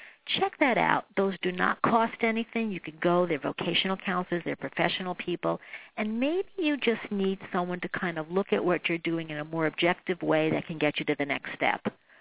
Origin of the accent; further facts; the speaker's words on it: New York City, New York, United States; I chose NYU clearly because I'm coming from New York City